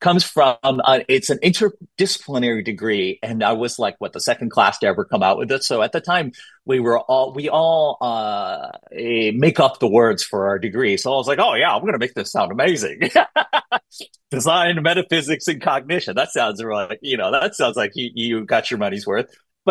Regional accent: United States; I come from different cultures. I'm American, I'm Chinese, I'm Nanai, Hotuchu

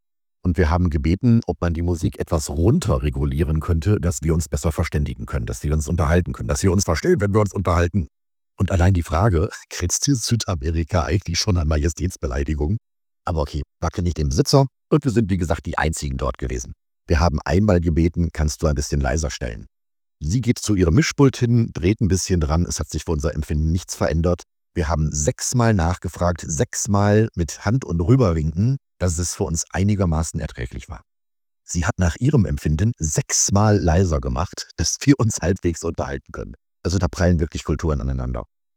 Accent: Germany; Als Deutsche denken wir uns, Sommer ist super, ist die schönste Jahreszeit.

